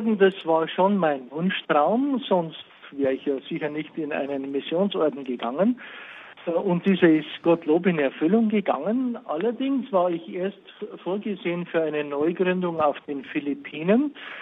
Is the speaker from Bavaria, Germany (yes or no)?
yes; Regensburg, Bavaria, Germany; Ich bin in Regensburg geboren und ich bin in Regensburg aufgewachsen. Ich habe auch dort studiert und bin dort zum Priester geweiht worden.